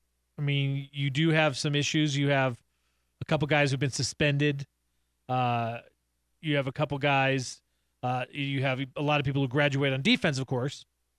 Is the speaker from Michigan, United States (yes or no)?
no; Boulder, Colorado, United States; born there; I was born in Boulder. I am a CU buff.